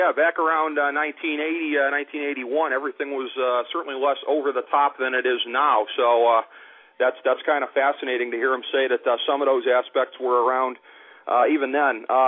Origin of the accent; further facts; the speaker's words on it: Cleveland, Ohio, United States; Here in the Rust Belt, I grew up in Cleveland.